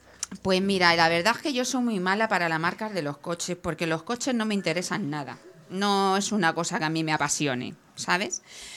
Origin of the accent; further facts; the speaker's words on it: Ávila, Castile and León, Spain; Se come en Ávila, porque yo soy de allí, de Ávila.